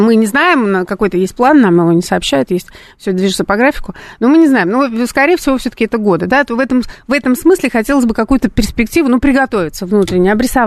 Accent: Saint Petersburg, Russia; я из Петербурга

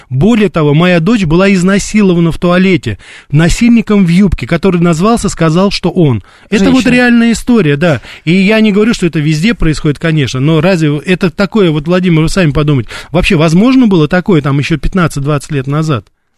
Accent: Russia; У меня никаких других гражданств нет. Я родился, вырос здесь, в Российской Федерации. Здесь служил в армии на Дальнем Востоке.

